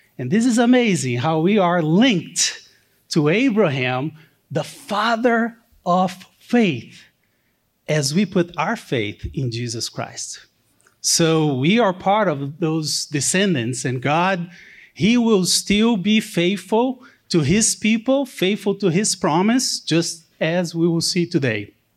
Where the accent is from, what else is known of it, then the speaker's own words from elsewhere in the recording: Brazil; they planted the church in Brazil, in my hometown, where I started attending when I was 17 years old